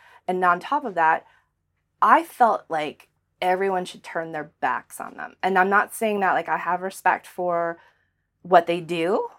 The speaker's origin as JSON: {"language": "English", "town": "Boston", "region": "Massachusetts", "country": "United States", "said": "I was super proud to be from, like, not from South Carolina, I'm from Boston, but I was super proud to live in South Carolina."}